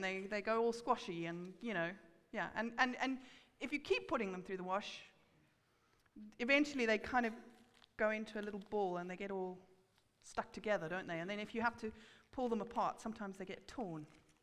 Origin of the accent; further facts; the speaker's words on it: South Africa; moved away; when I was growing up in South Africa, we had rand notes